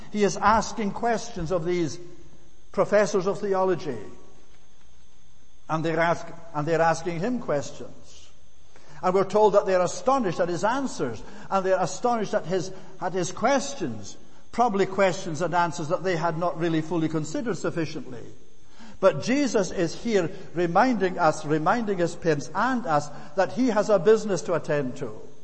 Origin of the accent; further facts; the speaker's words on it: Scotland, United Kingdom; And I'm a Scot from the highlands of Scotland. Right from the hill country.